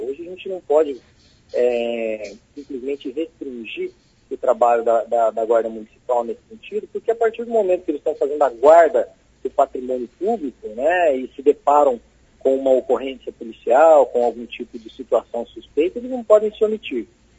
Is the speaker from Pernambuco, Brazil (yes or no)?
no; Paranavaí, Paraná, Brazil; born there; eu sou nascido aqui em Paranavaí, inclusive.